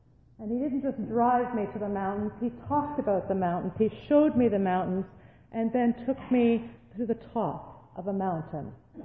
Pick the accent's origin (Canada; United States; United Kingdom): Canada; Ontario; I grew up here in the Ottawa Valley, and I thought mountains were the Gatineau Hills.